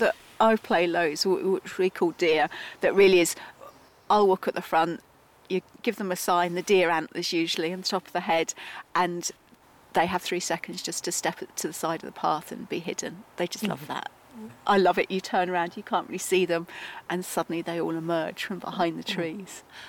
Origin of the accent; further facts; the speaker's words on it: Epsom Downs, South East England, United Kingdom; I grew up on Epsom Downs and we'd just go for walks